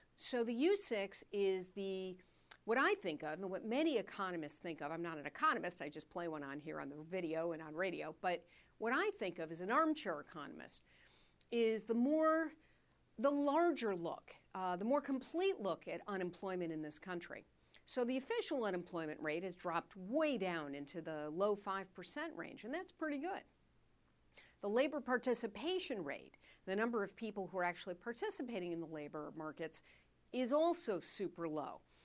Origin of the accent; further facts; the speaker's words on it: Chicago, Illinois, United States; it was held here in my hometown of Chicago. I'm a huge Chicago booster